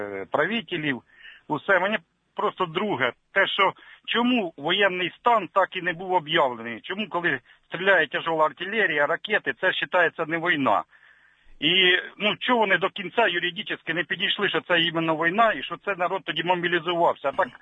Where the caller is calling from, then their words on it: Poltava, Poltava Oblast, Ukraine